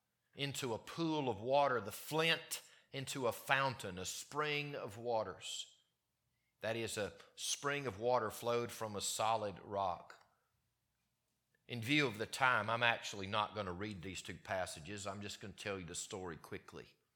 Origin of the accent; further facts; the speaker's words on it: Mississippi, United States; I grew up in Mississippi, and you guys don't have them here the same way we have them at home